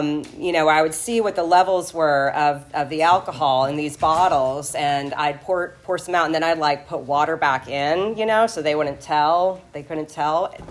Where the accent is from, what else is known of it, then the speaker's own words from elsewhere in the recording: California, United States; So I was born April 21st, 1982. I'm 43 years old. I grew up in the Santa Ynez Valley, not too far away from here.